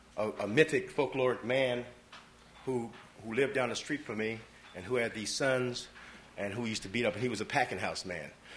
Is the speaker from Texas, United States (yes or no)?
no; St. Louis, Missouri, United States; now in New York, United States; I grew up on Delmore and Leonard, which is right down here, and I want to read these two. I want to read about 5 poems about St. Louis and read a few more about New York, where I live now, in Manhattan.